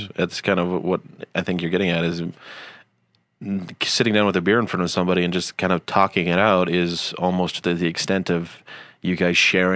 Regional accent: Utah, United States; And we're like, yeah, we're from Utah.

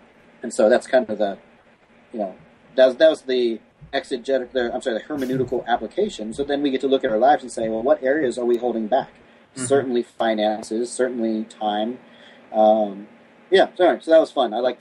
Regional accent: the South, United States; now in Bay Area, United States; You know, growing up in the South, it wasn't so much when you met someone, it's not do you go to church, it's where do you go to church.

